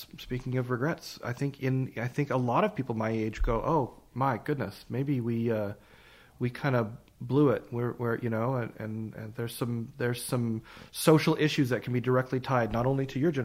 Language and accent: English; Richmond, British Columbia, Canada; also born or lived in Manitoba; Well, after my family moved when I was quite young from Manitoba, I spent my formative years and youth in Richmond, BC. So that's just, of course, south of Vancouver.